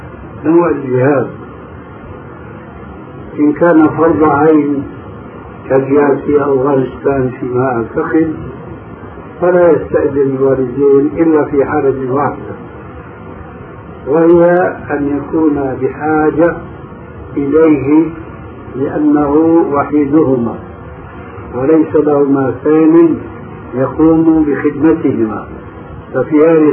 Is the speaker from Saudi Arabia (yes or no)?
no; Syria; وعندنا في الشام يعملون لافتة